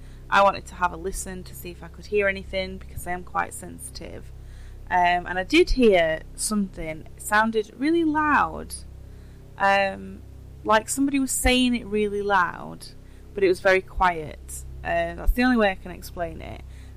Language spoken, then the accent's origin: English; England, United Kingdom; now in Hong Kong; I'm from England. I've been here for about 2 years.